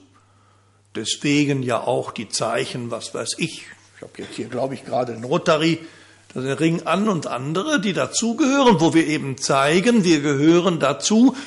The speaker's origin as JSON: {"language": "German", "town": "Bonn", "region": "North Rhine-Westphalia", "country": "Germany", "said": "mir als Rheinländer geboren in Bonn"}